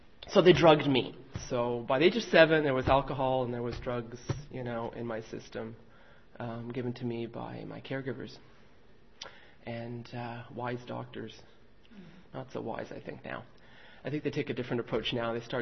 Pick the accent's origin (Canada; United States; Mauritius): Canada; Montreal, Quebec; I grew up in Montreal, born in Montreal to two alcoholic parents and alcoholic grandparents